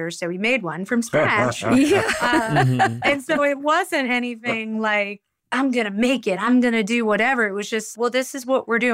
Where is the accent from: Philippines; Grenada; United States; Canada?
United States; New Orleans, Louisiana; And growing up in New Orleans, what you do have is you have all these musical families that have lived there for generations.